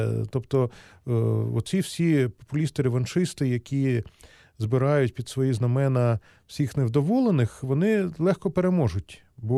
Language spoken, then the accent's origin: Ukrainian; Kyiv, Ukraine; наше рідне місто Київ